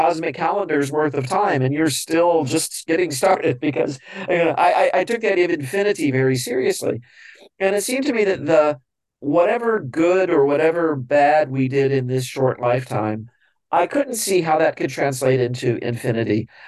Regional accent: Missouri, United States; when I was very young, I grew up in a small town in Missouri. I grew up in the Catholic faith

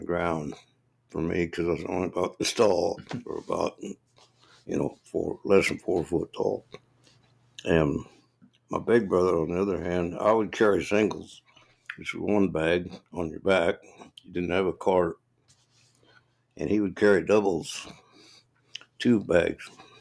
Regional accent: Wichita, Kansas, United States; and I was raised in Wichita primarily. We moved there when I was in third grade to Wichita. My dad went to work for Boeing, of course, and mother later.

